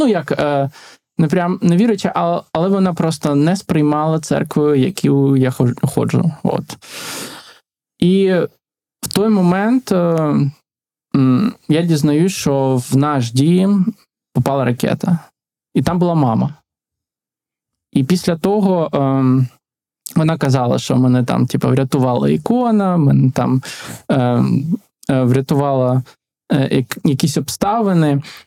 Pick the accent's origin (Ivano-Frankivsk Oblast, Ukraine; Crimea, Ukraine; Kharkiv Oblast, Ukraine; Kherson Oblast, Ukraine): Kherson Oblast, Ukraine; Kherson; Я з Херсону, і під час окупації моя мама була в Херсоні.